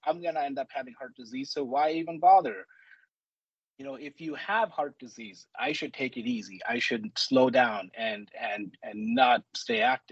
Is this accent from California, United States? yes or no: no; Chicago, Illinois, United States; So I grew up in Chicago. I did my training. I did my medical school and my residency in Chicago.